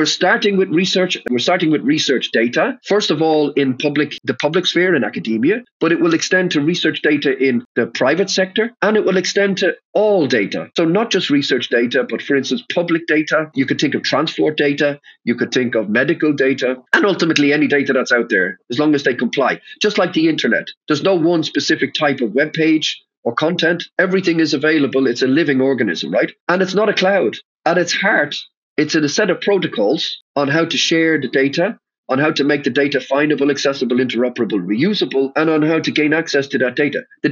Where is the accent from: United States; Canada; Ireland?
Ireland; now in Amsterdam, Netherlands; So I'm an Irishman living in Amsterdam, working in Brussels, right?